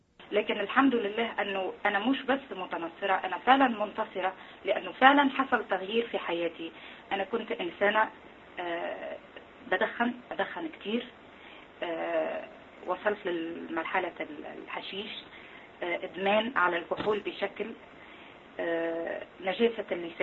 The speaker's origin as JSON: {"language": "Arabic", "country": "Tunisia", "tie": "born or raised there", "accent": "Tunisian", "said": "فعلا أنا متنصرة، أنا من تونس. مش نحاول نحكي تونسي وإن شاء الله تفهموني باللهجة بتاعتي. لو بش نحكي على اختباري، البداية نشأت أنا في عيلة إسلامية طبعا في تونس، أبوي حاج، أمي حاجة"}